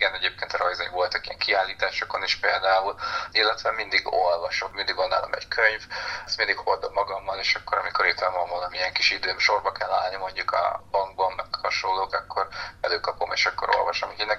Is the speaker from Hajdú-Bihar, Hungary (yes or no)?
no; Kiskunfélegyháza, Csongrád-Csanád, Hungary; now in Szeged, Hungary; amikor így ingáztam Kiskunfélegyháza meg Szeged között, Kiskunfélegyházi vagyok egyébként, és onnan költöztem Szegedre.